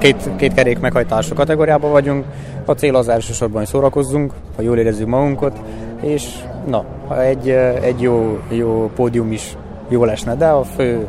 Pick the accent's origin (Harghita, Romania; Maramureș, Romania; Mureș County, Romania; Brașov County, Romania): Brașov County, Romania; Brașov; Brassóból vagyunk.